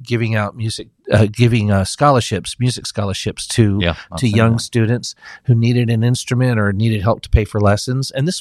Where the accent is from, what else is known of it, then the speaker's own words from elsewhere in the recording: North Carolina, United States; also born or lived in Denver, Colorado; I'm from North Carolina, but I was living out in Denver, Colorado